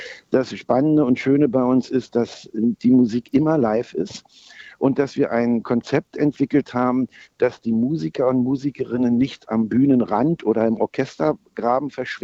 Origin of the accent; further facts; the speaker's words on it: Berlin, Germany; Ich bin da am Schlesischen Tor groß geworden und das prägt einen für sein Leben.